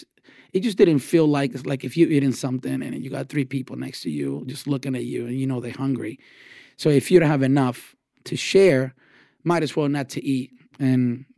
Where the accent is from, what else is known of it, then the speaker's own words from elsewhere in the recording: Honduras; Well, growing up in Honduras, it was probably the best thing that happened to me in my life